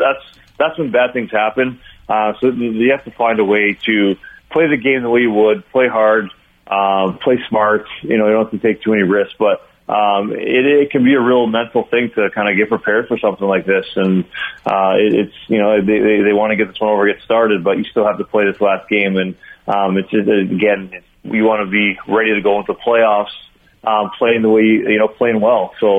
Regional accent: Winnipeg, Manitoba, Canada; But I'm born and raised in Winnipeg

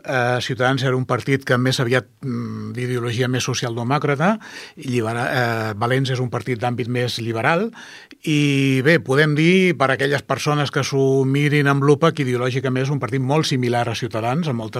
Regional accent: Ripollet, Catalonia, Spain; soc un ripolletenc més, de 62 anys, pare de dos fills, i que viu i treballa en la població.

